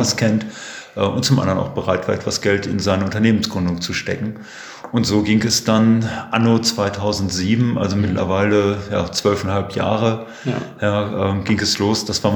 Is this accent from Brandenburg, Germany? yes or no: no; Herford, North Rhine-Westphalia, Germany; Bin ein Kind der Region, geboren in Herford